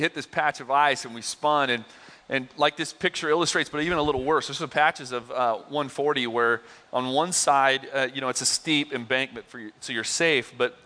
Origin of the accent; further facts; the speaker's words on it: Oregon, United States; I grew up in Southern Oregon. Some of you know this.